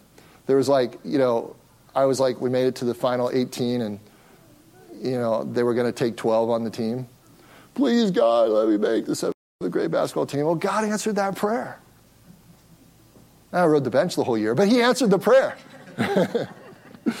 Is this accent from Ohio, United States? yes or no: yes; Ohio, United States; And we had these, you know, we had basements in the Midwest where I grew up in Ohio.